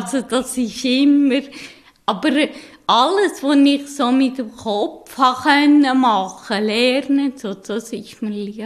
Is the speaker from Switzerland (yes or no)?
yes; Sisikon, Uri, Switzerland; Aber aufgewachsen bin ich eigentlich in Siesigen, also am Urnersee ist das.